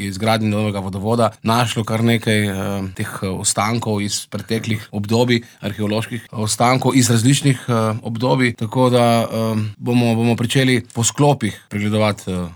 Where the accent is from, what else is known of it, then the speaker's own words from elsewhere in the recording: Postojna, Littoral–Inner Carniola, Slovenia; nekako ga jemljamo Postojnčani kot Ljubljančani Tivoli, tako imamo mi svoj Sovič